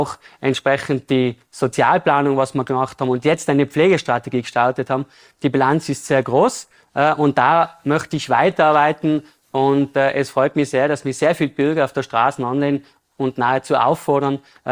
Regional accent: Innsbruck, Tyrol, Austria; war Ringkämpfer beim AC Vollkraft Innsbruck, wo ich groß geworden bin.

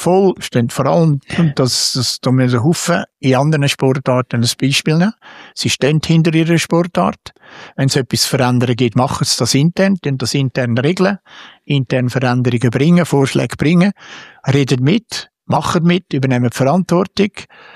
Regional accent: Switzerland; sind wir Schweizer gescheit genug

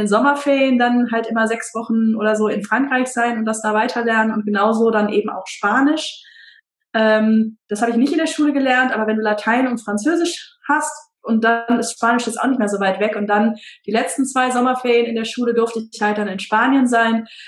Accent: Cologne, North Rhine-Westphalia, Germany; Ich komme aus Köln und bin ja eigentlich ein kölsches Mädchen, aber das Einzige, was ich nicht kann, ist Kölsch sprechen, also den Dialekt hier aus der Gegend überhaupt gar nicht, weil meine beiden Eltern aus ganz anderen Ecken kommen.

